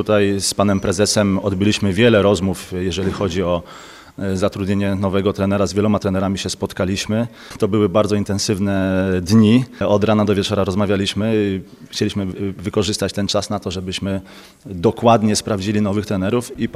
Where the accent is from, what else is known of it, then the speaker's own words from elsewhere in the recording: Lublin, Lublin Voivodeship, Poland; ja jestem Lubelak, tutaj z krwi i kości urodzony od małego na Staszica, także ja tutaj mam Lublin w moim sercu